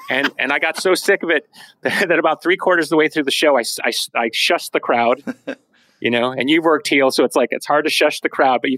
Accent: Chicago, Illinois, United States; You Chicago, my hometown.

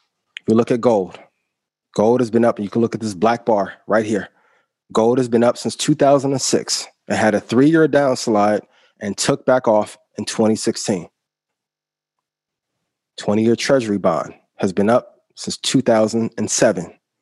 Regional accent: Indiana, United States; This shot was taken in Marion, Indiana. I'm from Indiana.

